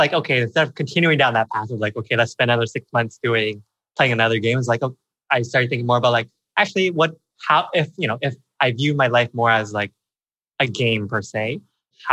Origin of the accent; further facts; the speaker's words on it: Canada; So born and raised in Canada to, you know, parents that are definitely immigrants.